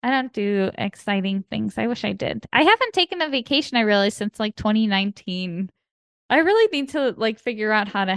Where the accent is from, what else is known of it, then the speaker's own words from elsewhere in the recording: Chicago, Illinois, United States; now in Los Angeles, United States; Like I'm from Chicago, I'm from like the Midwest. So growing up I was not cultural.